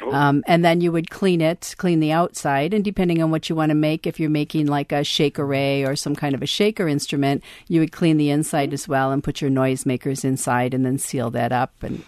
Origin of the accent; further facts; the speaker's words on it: McHenry, Illinois, United States; I'm from McHenry originally.